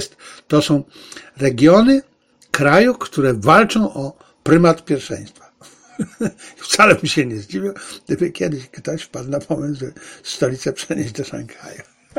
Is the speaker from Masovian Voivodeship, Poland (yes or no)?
no; Silesian Voivodeship, Poland; sam jestem Ślązakiem, urodziłem się i wychowałem na Śląsku, no.